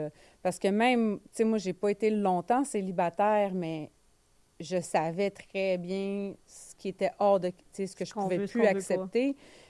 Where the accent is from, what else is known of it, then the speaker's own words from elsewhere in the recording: Longueuil, Quebec, Canada; On vient de Longueuil, tous les deux. On a grandi dans les mêmes quartiers, tu sais.